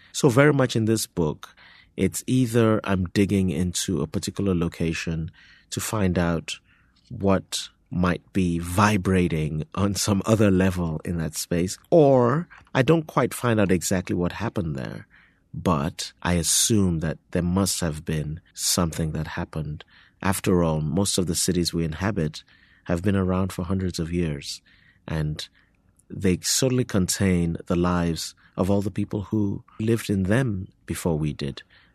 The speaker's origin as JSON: {"language": "English", "country": "Nigeria", "tie": "born or raised there", "moved": "yes", "lives_now": "United States", "said": "I'm from two different countries. I grew up in Nigeria. I've lived in the U.S. for even longer than I lived in Nigeria. I have citizenship in both places"}